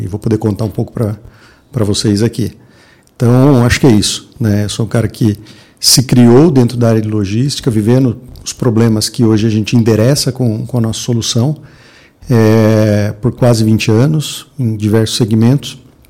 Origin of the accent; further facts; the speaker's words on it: Sorocaba, São Paulo, Brazil; eu sou do interior, sou de Sorocaba, uma cidade próxima daqui, né, de onde nós estamos. Sou do interior e de hábitos interioranos. Eu sou um cara um pouco caipira no ponto de vista de hábitos